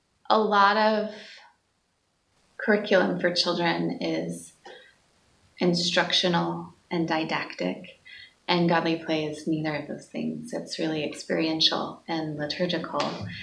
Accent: Nashville, Tennessee, United States; Well, I was raised in Nashville, Tennessee, and church was always a part of my life.

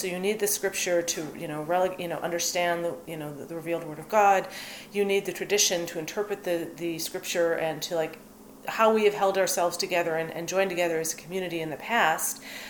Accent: Minnesota, United States; I'm from the Midwest, I had visions of very ornate Gothic cathedrals with lots of stained glass windows, and I'm from Minnesota originally, where there's a heavy Roman Catholic presence

